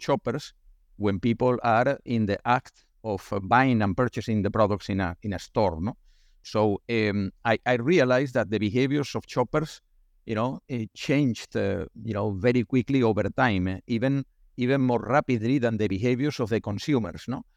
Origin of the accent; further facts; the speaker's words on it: Seville, Andalusia, Spain; English is a second language; moved away as an adult; I am originally from Spain, from southern Spain, from Sevilla, no, the global epicenter of flamenco and bullfighting, no, and that's you know, where I was raised and where I joined the company.